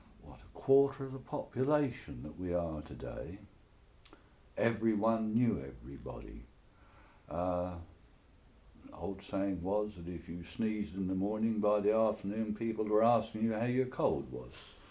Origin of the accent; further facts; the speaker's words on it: Midhurst, South East England, United Kingdom; born there; I was born in Ashwood Road, Midhurst, in January 1922.